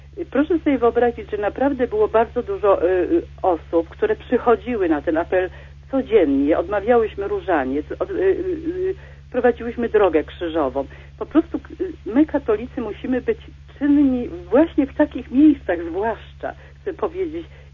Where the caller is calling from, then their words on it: Kraków, Lesser Poland, Poland; z Krakowa.